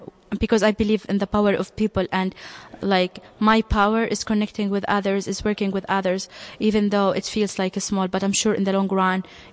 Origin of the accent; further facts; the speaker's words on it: Gaza Strip, Palestine; I cannot hide that I grew up in Gaza.